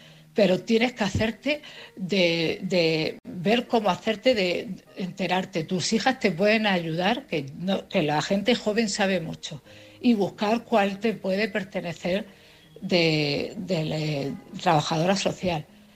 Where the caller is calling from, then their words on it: Cartagena, Region of Murcia, Spain; de Cartagena.